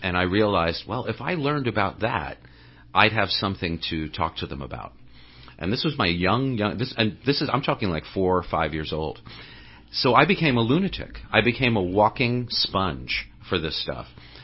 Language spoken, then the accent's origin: English; Massapequa, New York, United States; also born or lived in Brooklyn; I grew up in New York. I was born in Flatbush, Brooklyn, and grew up on Long Island in a town called Massapequa.